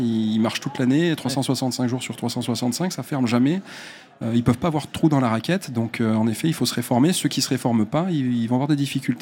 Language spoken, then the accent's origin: French; France; On est français, on est souvent négatif.